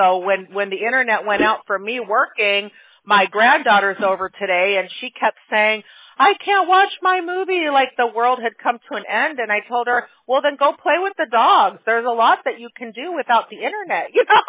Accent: Chicago, Illinois, United States; now in California, United States; I remember growing up in Chicago and having the cold below freezing temperatures. And I kind of got used to it, and now I'm here in California

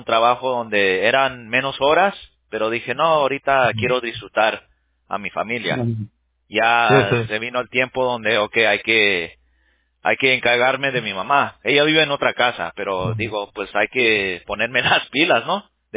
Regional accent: Mexico; yo siempre me siento más mexicano, obviamente agradecido de estar aquí, pero por eso quiero tener agradecido por esos raíces y seguir hablando el español

